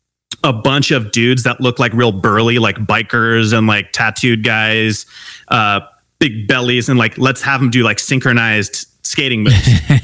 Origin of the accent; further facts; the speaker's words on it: Long Beach, California, United States; And so, we grew up in totally different areas. I grew up in Long Beach, California. He grew up in Pittsburgh.